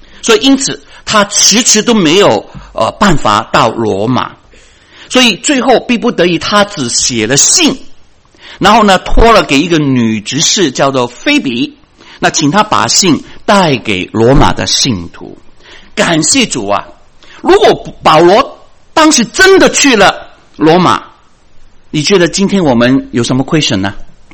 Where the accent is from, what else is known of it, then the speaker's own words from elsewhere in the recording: China; 我们连欠人家人情，我们中国人都不好受，对吗？